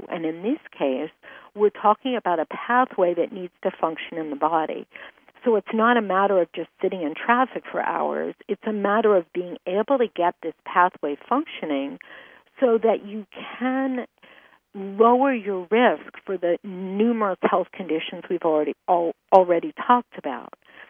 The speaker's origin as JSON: {"language": "English", "region": "Maine", "country": "United States", "tie": "born or raised there", "said": "if you were traveling from California and you wanted to get to my home state of Maine"}